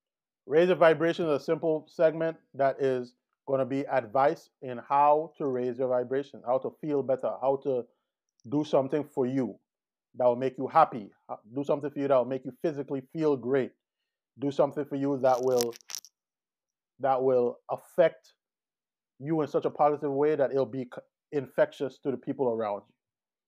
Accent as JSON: {"language": "English", "country": "U.S. Virgin Islands", "said": "You know, I'm from the Virgin Islands. I wish I was home right now."}